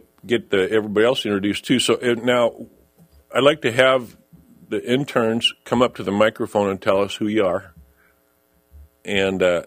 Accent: Pierre, South Dakota, United States; I'm the chairman, and I'm from Pierre.

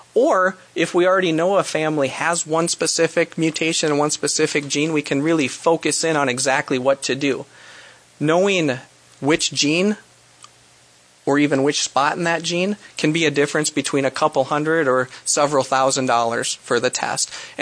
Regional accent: Sioux Falls, South Dakota, United States; I'm from Sioux Falls and representing Augustana University today.

